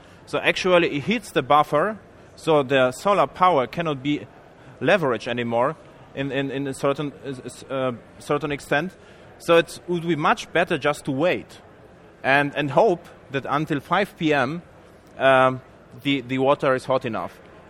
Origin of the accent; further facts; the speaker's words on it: Bavaria, Germany; now in California, United States; You have to know as well, I'm from Bavaria. So we have strong winters with minus degrees.